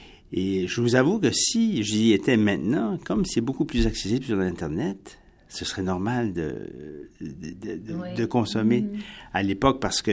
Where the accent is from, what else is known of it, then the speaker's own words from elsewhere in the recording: New Brunswick, Canada; born there; quand j'étais jeune, parce que moi je suis né au Nouveau-Brunswick